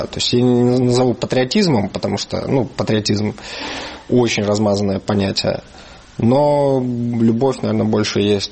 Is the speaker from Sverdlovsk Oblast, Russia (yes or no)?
no; Moscow, Russia; moved away as an adult; now in Kharkiv, Ukraine; Я родился в Москве, закончил школу